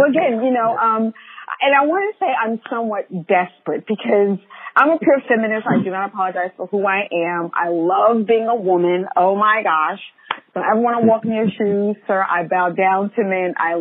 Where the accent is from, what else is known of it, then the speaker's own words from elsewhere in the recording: New York, United States; I'm a New Yorker, so I'm sorry.